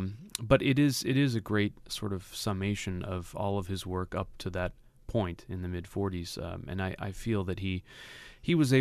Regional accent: United States; we're a great American orchestra, and I'm an American conductor

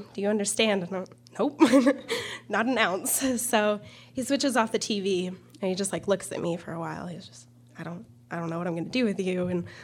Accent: Idaho, United States; I was like, oh, I'm from Idaho.

